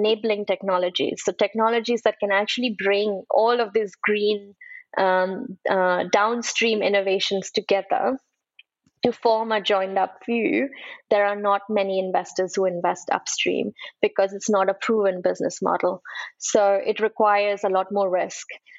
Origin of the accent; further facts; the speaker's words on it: Mumbai, Maharashtra, India; I was born and raised in Mumbai in India. And just being born in the time that I was born, which is in the early 80s